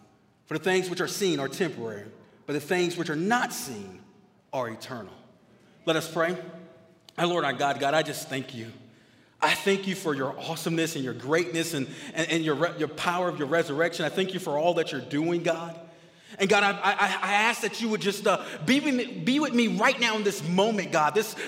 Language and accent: English; Jacksonville, Florida, United States; I come from Jacksonville, Florida. But me and my wife, I've lived there my whole life, and obviously she's lived there most of her life